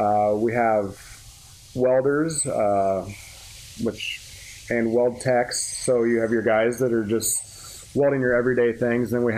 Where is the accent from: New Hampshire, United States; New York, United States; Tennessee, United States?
Tennessee, United States; Knoxville; Yep, grew up about just 12 miles south of Knoxville, just west of Columbia.